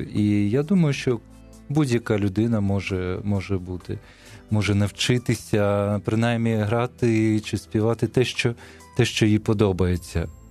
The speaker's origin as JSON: {"language": "Ukrainian", "town": "Zhytomyr", "region": "Zhytomyr Oblast", "country": "Ukraine", "tie": "born or raised there", "said": "Я народився в Житомирі, тому займався в школі і в музичному училищі в Житомирі. А потім в Києві вже займався в консерваторії."}